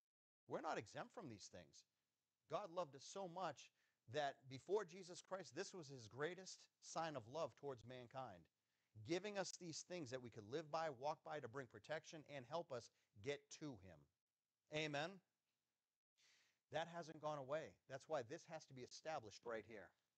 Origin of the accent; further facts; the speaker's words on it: Boston, Massachusetts, United States; born there; also born or lived in New York / New Hampshire; I was born in Boston. I've lived in New York, New Hampshire, but mostly I've lived in Massachusetts.